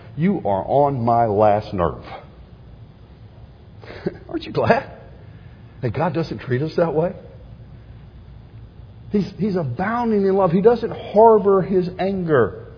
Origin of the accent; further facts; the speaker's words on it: the South, United States; Okay, I'm from South, okay?